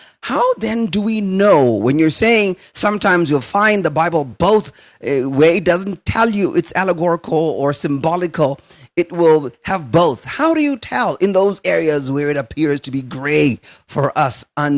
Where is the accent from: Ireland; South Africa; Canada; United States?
South Africa; as a South African journalist, been practicing for 26 years now in journalism, I listened to him giving an interview on South African history and politics